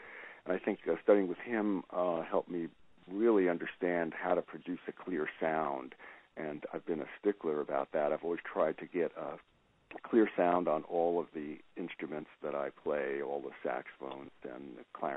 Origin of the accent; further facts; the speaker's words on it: New York, United States; I would say also, growing up in New York, there were at least three jazz stations.